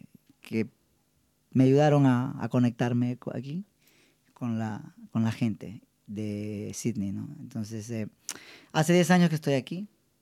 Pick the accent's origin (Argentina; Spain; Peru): Peru; Trujillo, La Libertad; now in Australia; soy de Perú, de Trujillo, ¿no?